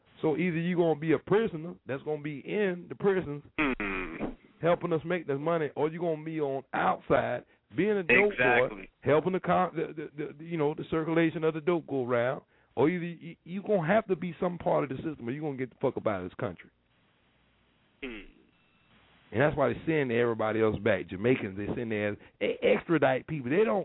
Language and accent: English; Tampa, Florida, United States; I'm from 34th and Chelsea Street, Tampa, Florida.